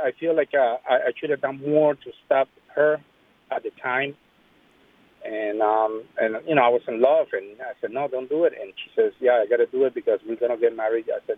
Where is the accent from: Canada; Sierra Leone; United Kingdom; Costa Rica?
Costa Rica; now in Boston, United States; And I'm 57 years old. I'm from Boston. original from Costa Rica